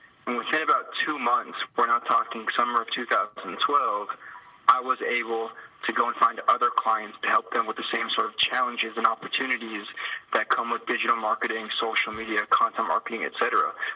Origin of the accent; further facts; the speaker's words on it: Los Angeles, California, United States; now in Tel Aviv, Israel; I'm originally from Los Angeles, born and raised, and studied journalism at San Diego State University. But right now I'm actually in Tel Aviv.